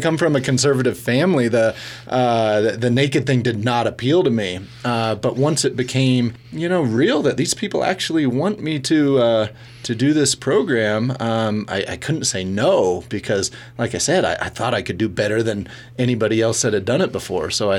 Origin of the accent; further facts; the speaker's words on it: Pocatello, Idaho, United States; I grew up here in Pocatello, born and raised here, graduated from Century High School and Idaho State. And I grew up on a small farm outside of Pocatello in Bannock County.